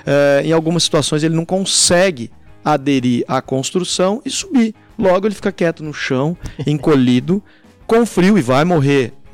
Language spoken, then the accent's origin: Portuguese; Maringá, Paraná, Brazil; sou de Maringá, me formei em Ciências Biológicas aqui na UEM.